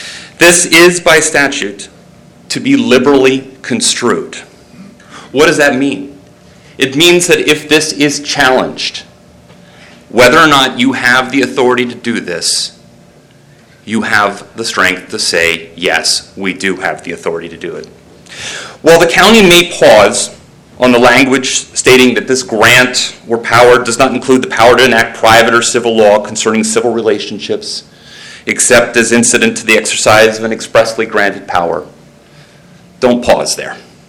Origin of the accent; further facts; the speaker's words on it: Seaford, Delaware, United States; I grew up in Seaford, Delaware, and watched as the Seaford plant has slowly faded away.